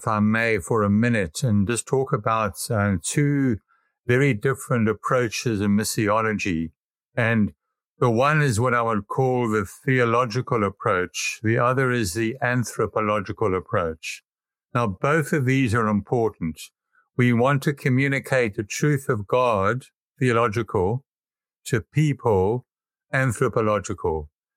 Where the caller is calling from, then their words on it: Raleigh, North Carolina, United States; I am calling in from Raleigh, North Carolina.